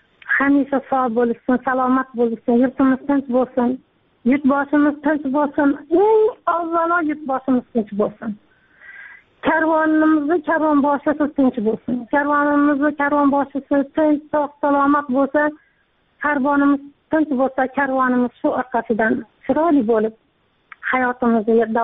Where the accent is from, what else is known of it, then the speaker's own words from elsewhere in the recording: Andijan, Andijan Region, Uzbekistan; now in Russia; Men Andijondanman o'zim.